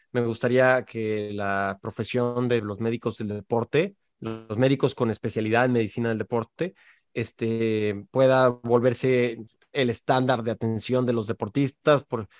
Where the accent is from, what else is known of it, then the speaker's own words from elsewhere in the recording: Cancún, Quintana Roo, Mexico; De niño creciendo en Cancún y todo eso, me iba a nadar al arrecife y todo